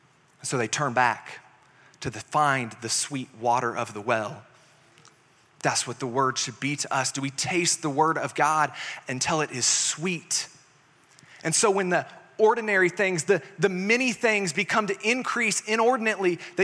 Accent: Kansas, United States; also born or lived in Texas; You know, I grew up in Kansas, and every Kansas farm has a fence. Before I moved here, I lived in Texas.

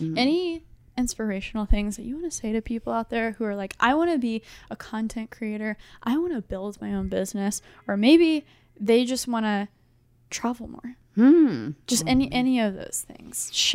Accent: United States; born there; I was born in the States.

